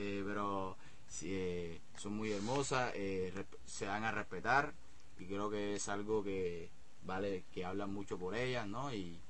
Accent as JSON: {"language": "Spanish", "country": "Colombia", "said": "mi idea es volver a mi ciudad de origen, como dice mi amigo aquí, como que derramar todo ese conocimiento que tiene una casa tan especial y regalárselo a toda mi Colombia"}